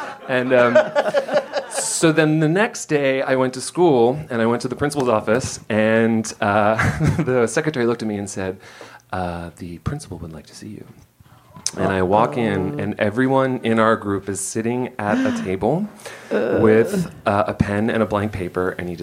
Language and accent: English; Doylestown, Pennsylvania, United States; Doylestown.